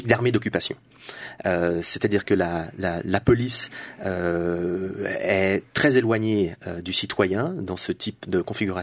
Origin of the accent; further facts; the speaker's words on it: Switzerland; Et puis chez nous, en Suisse, on peut le constater aussi